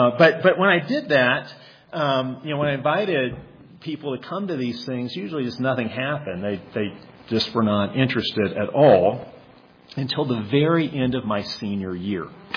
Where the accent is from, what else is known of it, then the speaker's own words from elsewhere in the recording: Chicago, Illinois, United States; I grew up in Chicago. I went to a large public school.